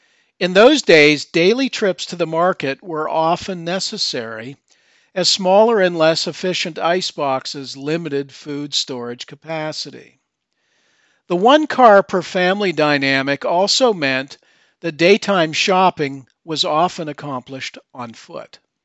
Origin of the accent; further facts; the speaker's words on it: Kane, Pennsylvania, United States; I would not trade my memories of growing up in Kane and walking to school and stopping off to buy penny candy on the way home.